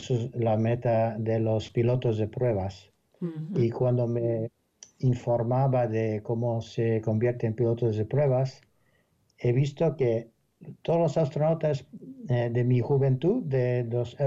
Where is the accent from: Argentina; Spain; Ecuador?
Spain; para mí es un orgullo poder decir que soy español